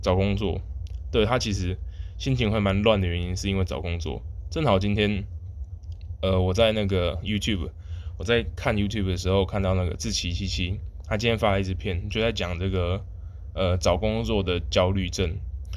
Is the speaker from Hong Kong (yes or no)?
no; Eastern Taiwan, Taiwan; 就是我是东部的小孩嘛